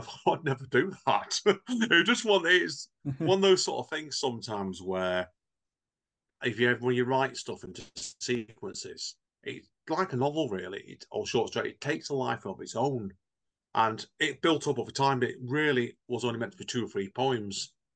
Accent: Manchester, North West England, United Kingdom; where I'm from the Manchester area, I grew up near Manchester United, the football club.

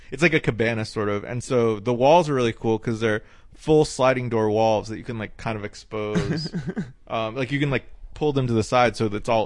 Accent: Knoxville, Tennessee, United States; growing up in Tennessee was good because it, like, shaped... Being a Korean kid in Tennessee, in Knoxville, forces you to learn how to get along with a lot of different people.

